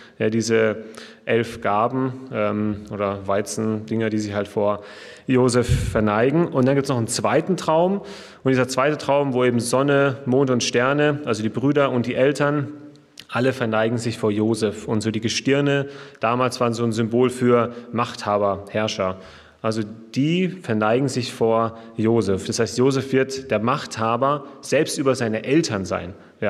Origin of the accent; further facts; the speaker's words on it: Ditzingen, Baden-Württemberg, Germany; bin aus Ditzingen, bin dort Gemeinschaftspastor jetzt seit 1,5 Jahren.